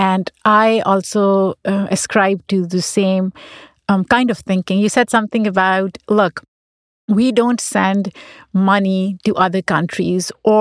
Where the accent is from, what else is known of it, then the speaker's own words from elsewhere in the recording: Pakistan; now in United States; although I grew up in Pakistan.